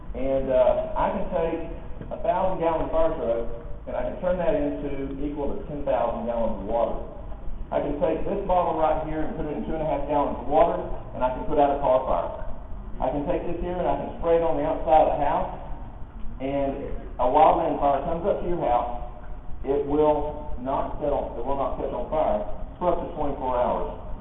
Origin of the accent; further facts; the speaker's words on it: Tennessee, United States; I'm from East Tennessee in Appalachian Mountains.